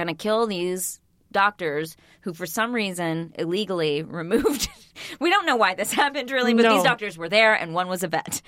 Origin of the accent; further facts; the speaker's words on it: Texas, United States; Okay, so when I grew up in Texas, and I remember we went to New York once when I was like five